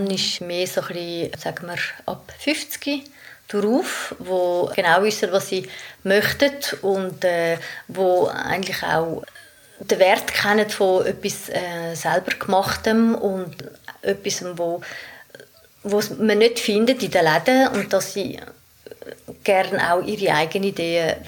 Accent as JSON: {"language": "German", "country": "Switzerland", "said": "In Deutschland vielleicht, aber da bei uns in der Schweiz nicht."}